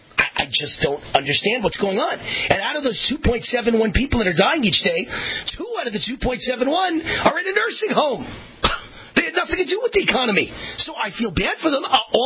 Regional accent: Nevada, United States; Are you listening, Nevada Governor Steve Sisolak? My home state governor, are you listening?

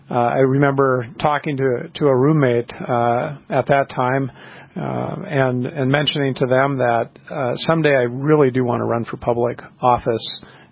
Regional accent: New York Mills, Minnesota, United States; also born or lived in Fargo; I grew up in New York Mills, Minnesota. I was born in Fargo and went to high school in Minnesota, in New York Mills, Minnesota, and then after high school went back and attended NDSU.

